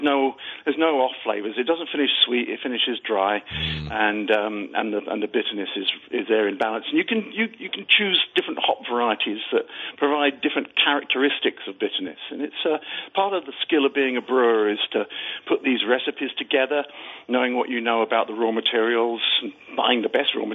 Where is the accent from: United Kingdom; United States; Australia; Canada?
United Kingdom; Scotland; But beers I drank growing up in Scotland weren't necessarily sweet.